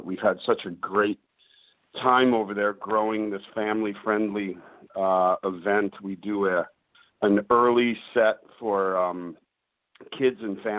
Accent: New York, United States; you guys know I'm from New York, and we did our Beach City's ball drop, just like in Times Square

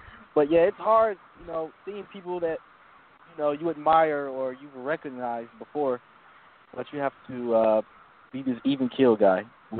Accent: Atlanta, Georgia, United States; You know, I'm from Atlanta, so I see these people on TV growing up.

